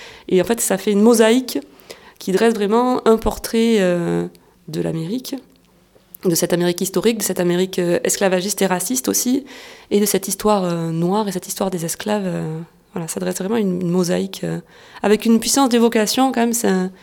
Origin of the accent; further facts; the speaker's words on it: France; Parce qu'effectivement, nous en tant que Français, c'est pas quelque chose qui nous appartient.